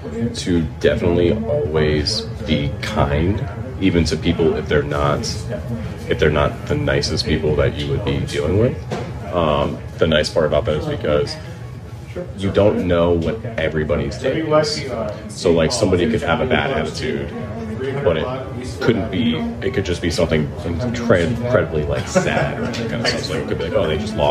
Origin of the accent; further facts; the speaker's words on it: Annapolis, Maryland, United States; I grew up in Annapolis area. From there, I went to Arundel High School, which is around there.